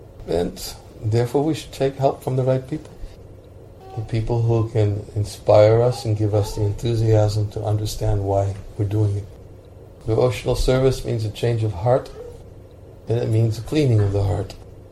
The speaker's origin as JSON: {"language": "English", "country": "United States", "tie": "born or raised there", "said": "I was born and raised in America, the land of rugged individualism"}